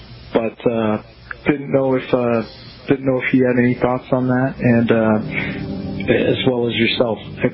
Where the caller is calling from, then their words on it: Phoenix, Arizona, United States; I'm calling from Phoenix.